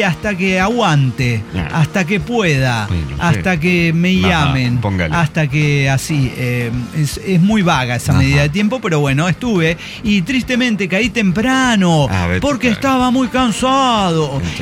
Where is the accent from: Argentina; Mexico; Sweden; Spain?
Mexico; Ensenada, Baja California; Yo si soy de Ensenada, me voy a conocer otros paisajes.